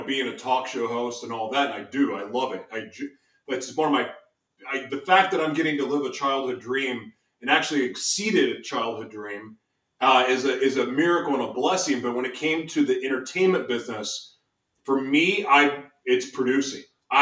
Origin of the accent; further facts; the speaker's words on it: Oklahoma City, Oklahoma, United States; born there; now in Los Angeles, United States; I was born in Oklahoma City. And even though LA is home to me, I was born in Oklahoma City